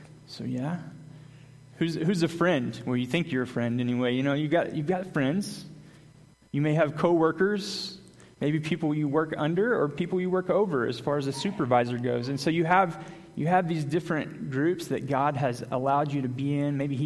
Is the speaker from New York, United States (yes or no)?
no; Arkansas, United States; My wife and I, I grew up in Northwest Arkansas.